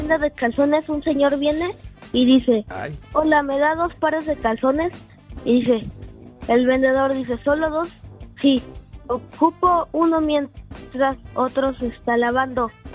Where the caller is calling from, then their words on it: Coyoacán, Mexico City, Mexico; De Coyoacán.